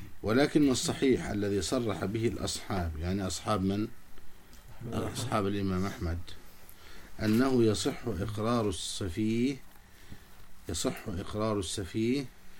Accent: Egypt; كثير خصوصا عندنا في مصر كثير يحصل هذا

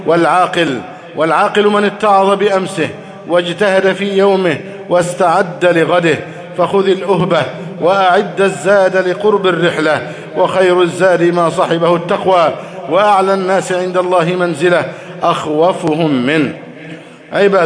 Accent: Egypt; اللهم احفظ بلدنا مصر أمنا أمانا، سخاء رخاء

